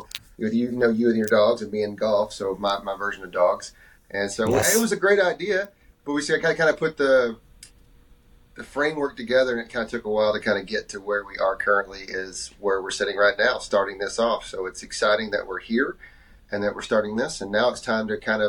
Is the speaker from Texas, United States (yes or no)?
yes; Texas, United States; I'm from Texas, Tubner's from Oklahoma.